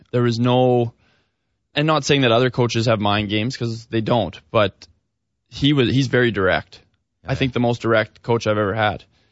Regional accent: Calgary, Alberta, Canada; I grew up in Calgary.

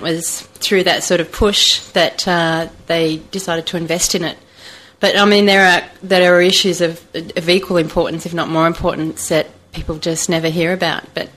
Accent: Victoria, Australia; also born or lived in Queensland / Sydney; I sort of grew up all over the place. I was born in Queensland, but spent a lot of my early childhood primary school years in country Victoria, on the Murray River

